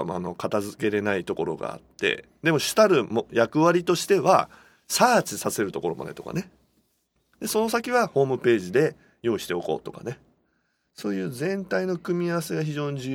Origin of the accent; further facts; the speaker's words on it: Nagoya, Aichi, Japan; まあ私名古屋ですけど、